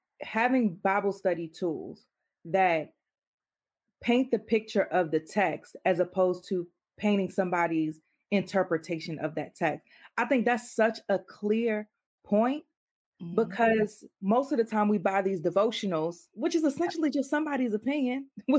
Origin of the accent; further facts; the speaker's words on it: Maryland, United States; I am from Maryland. I'm talking about my rainforest.